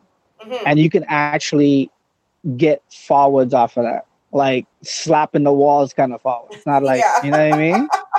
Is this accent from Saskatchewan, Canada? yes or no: no; Mississauga, Ontario, Canada; Because he's from Rexdale, I'm from Saga, so let's find something in between.